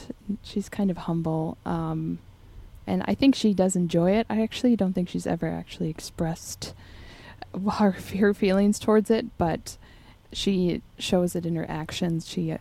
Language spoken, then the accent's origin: English; Duluth, Minnesota, United States; I'm from Duluth, so I grew up in Duluth.